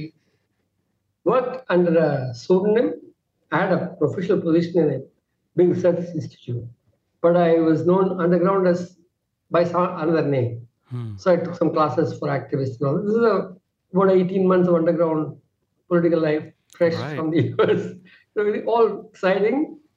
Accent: Tamil Nadu, India; I'm an Indian citizen, but I'm a Tamil national.

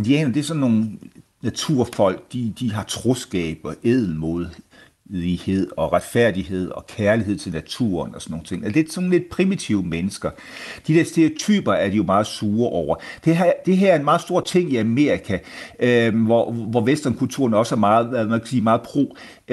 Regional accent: Region of Southern Denmark, Denmark; I Sønderjylland, hvor jeg voksede op

